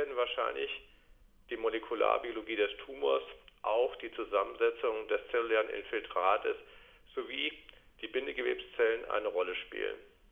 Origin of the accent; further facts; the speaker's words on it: Dresden, Saxony, Germany; den wissenschaftlichen Austausch mit Kolleginnen und Kollegen in meiner Heimatstadt Dresden